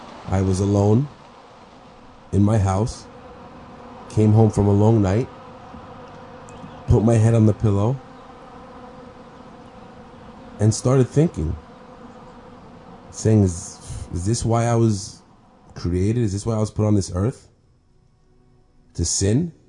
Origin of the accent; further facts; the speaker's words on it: United States; I was born and raised in America to a humble family that immigrated to America looking for a better life, more opportunity, a financial gain.